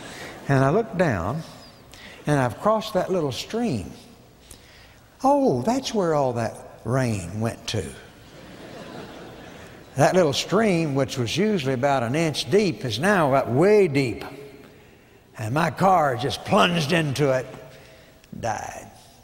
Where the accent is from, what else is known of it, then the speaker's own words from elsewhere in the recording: Fort Smith, Arkansas, United States; My folks lived, I grew up in Fort Smith, Arkansas, and I was going to Oklahoma Baptist University